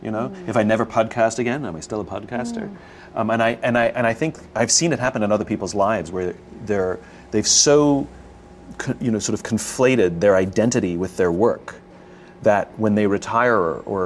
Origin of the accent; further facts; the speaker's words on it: New Jersey, United States; also born or lived in England / Johannesburg, South Africa / Hong Kong; I moved to South Africa, to Johannesburg, then back to England, then to Hong Kong, and then at the tender age of 10, moved to the U.S., to New Jersey. So I'd already lived on four continents by the age of 10.